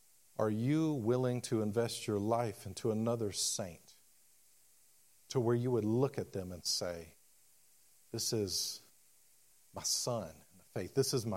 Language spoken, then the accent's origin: English; Germantown, United States; But see, I grew up mostly in Germantown.